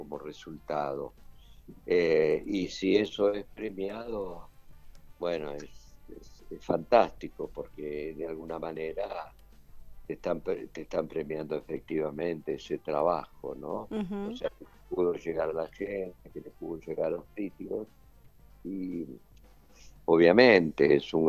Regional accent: Argentina; como argentinos

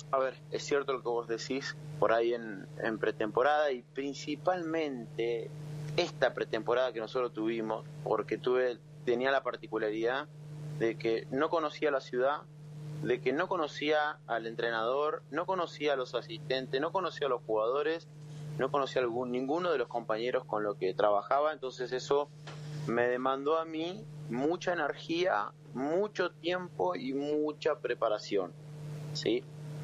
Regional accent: Nueve de Julio, Buenos Aires Province, Argentina; Es un orgullo para mí decir que soy de 9 de julio en la casa en donde a los 5 años tomé contacto con el básquetbol.

